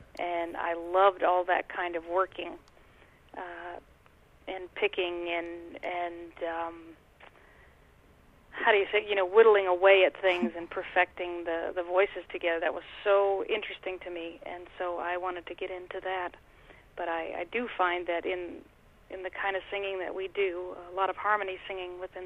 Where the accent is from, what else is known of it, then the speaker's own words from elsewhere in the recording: Champaign, Illinois, United States; Oh, boy, I enjoy growing up in Champaign. I know that there was always something to do and always a lot of musical things to go watch.